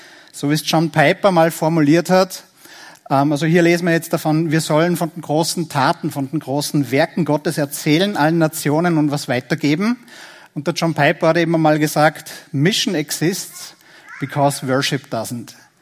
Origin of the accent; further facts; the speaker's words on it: Austria; Da sind wir gerade als Österreicher oft ein bisschen herausgefordert